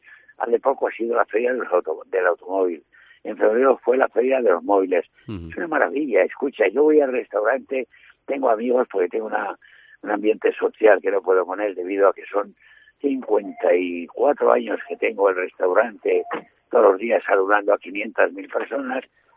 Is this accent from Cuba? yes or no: no; Salamanca, Castile and León, Spain; now in Barcelona, Spain; desde que llegué fuera de Salamanca, llevaba esa tierra en mi corazón